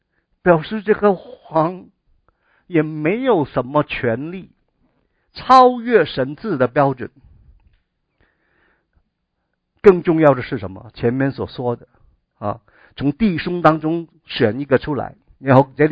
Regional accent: China; 按我们中国人的观念里面，皇帝就是天子啊

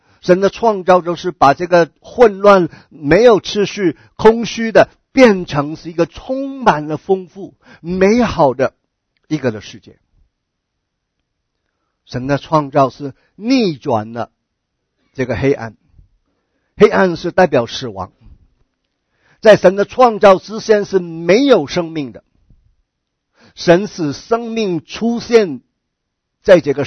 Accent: China; 聚会的好像我们中国人聚会总是有吃的嘛，我们团契一定先吃饭

